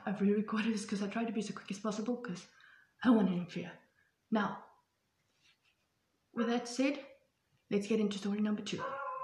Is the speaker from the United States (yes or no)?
no; South Africa; I mean, I am from South Africa.